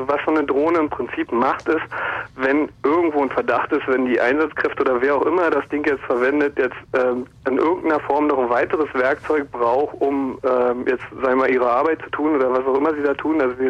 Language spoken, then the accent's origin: German; East Germany, Germany; also ich muss dazu sagen, ich bin aus dem Osten